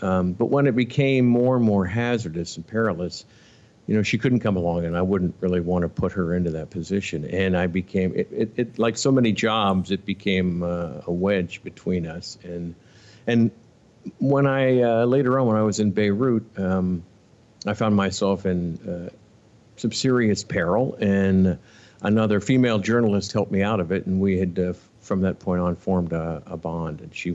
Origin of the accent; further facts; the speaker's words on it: Ohio, United States; got a job at the NBC station in my hometown of Ohio, which I quickly outgrew and started sending out material to bigger cities.